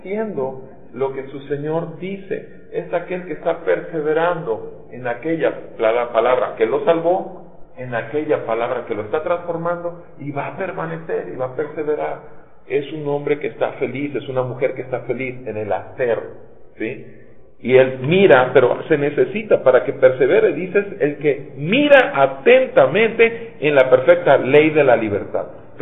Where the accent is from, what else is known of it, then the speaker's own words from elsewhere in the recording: Mexico; como mexicanos que podemos traer 15 Biblias en la mano y nadie nos dice nada.